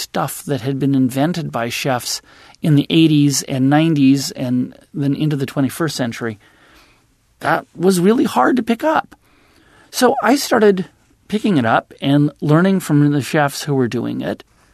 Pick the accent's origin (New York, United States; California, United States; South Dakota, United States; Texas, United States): California, United States; Los Angeles; I grew up in Los Angeles.